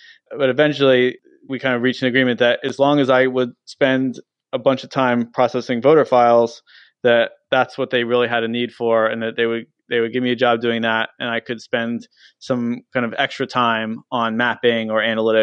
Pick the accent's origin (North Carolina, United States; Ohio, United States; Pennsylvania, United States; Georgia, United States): Pennsylvania, United States; Philadelphia; Yeah, I grew up in Philadelphia. I'm still a very proud Philadelphia person, although I don't get back there as much as I would like.